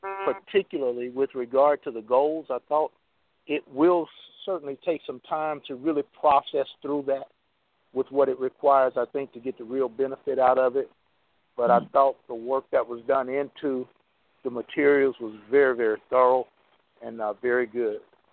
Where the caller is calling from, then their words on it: Murfreesboro, Tennessee, United States; I'm from Murfreesboro, Tennessee.